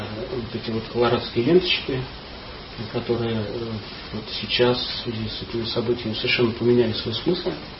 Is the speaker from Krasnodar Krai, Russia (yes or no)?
no; Moscow, Russia; потому что я признаюсь, я из Москвы